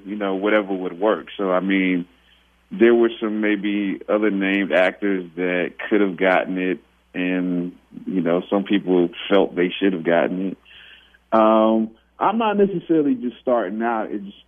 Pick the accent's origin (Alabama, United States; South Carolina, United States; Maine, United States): South Carolina, United States; Anderson; I'm from Anderson, South Carolina.